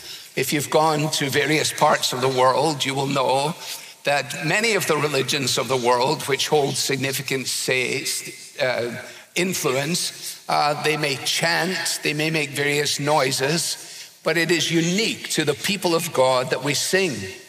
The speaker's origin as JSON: {"language": "English", "region": "Scotland", "country": "United Kingdom", "said": "as a Scotsman, I don't like to waste electricity or anything"}